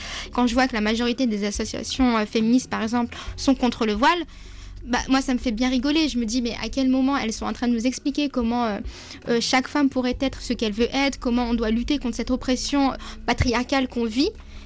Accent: France; on est française en fait, et à un moment il va falloir l'accepter, hein. On est française et on est aussi musulmane

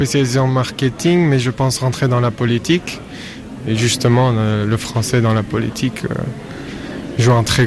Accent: Jerusalem, Jerusalem District, Israel; moved away as an adult; also born or lived in Lille; now in Armenia; j'ai 21 ans, je suis arménien de Jérusalem. J'ai été au lycée français de Jérusalem pendant toutes mes années scolaires. Et puis je suis allé à Lille pour étudier, pour continuer. Je suis aussi français

